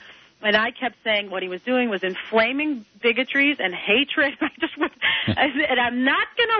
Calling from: Chicago, Illinois, United States

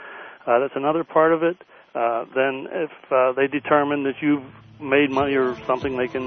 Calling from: Pittsburgh, Pennsylvania, United States; Pittsburgh, Pennsylvania.

